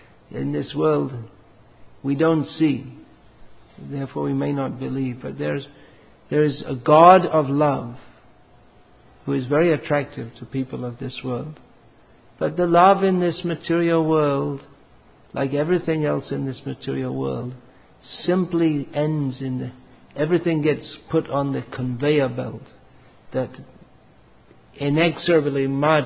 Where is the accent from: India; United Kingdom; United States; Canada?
United Kingdom; England; born there; In England it's tea and biscuits. I was born in England.